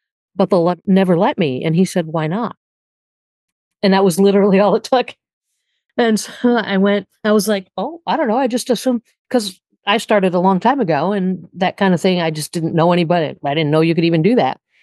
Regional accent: New York, United States; now in Ohio, United States; And growing up in New York, you had the opportunity to listen to two teams on the radio.

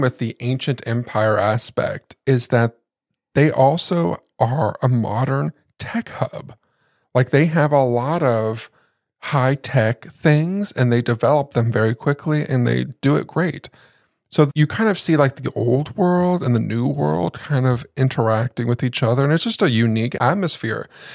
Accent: India; Guys, we're from India.

